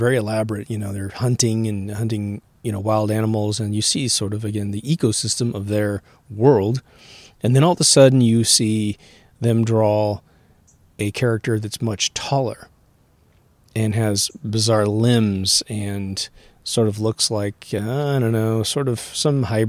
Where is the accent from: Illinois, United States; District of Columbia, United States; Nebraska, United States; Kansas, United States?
Kansas, United States; But what's strange is growing up in Kansas with tons of crops like wheat and hay to feed the animals